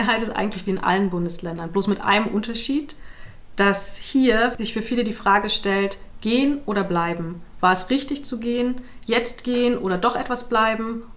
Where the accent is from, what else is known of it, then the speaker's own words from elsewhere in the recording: Wernigerode, Saxony-Anhalt, Germany; ich bin als schwarze Person in Wernigerode aufgewachsen und als Kind in die 90er Jahre und die rassistische Gewalt der 90er Jahre reingerutscht.